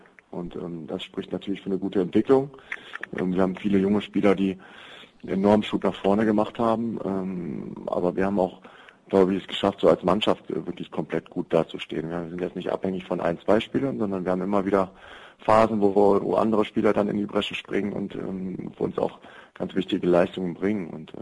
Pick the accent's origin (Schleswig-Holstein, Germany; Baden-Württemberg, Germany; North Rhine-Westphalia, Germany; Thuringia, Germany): North Rhine-Westphalia, Germany; Büttgen; ich habe bin gebürtiger Büttgener, das ist ein Dorf von 6.000 Einwohnern, das ist zwar Randgebiet, Karst, Neuss, München-Gladbach, aber grundsätzlich schon von einem Dorf.